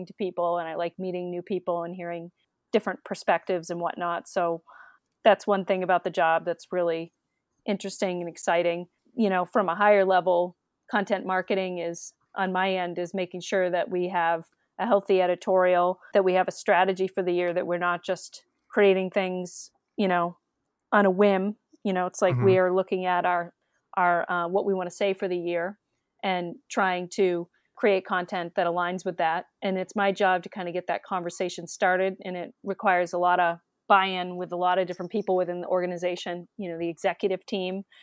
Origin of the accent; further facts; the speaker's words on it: Massachusetts, United States; I grew up in the Massachusetts suburbs, and I went to college at University of Connecticut